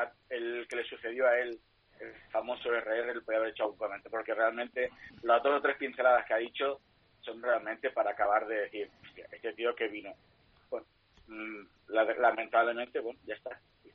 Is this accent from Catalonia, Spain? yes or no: yes; Cabrils, Catalonia, Spain; O sea, que yo soy de Cabrils, pero soy muy futbolero de Premia y muy futbolero.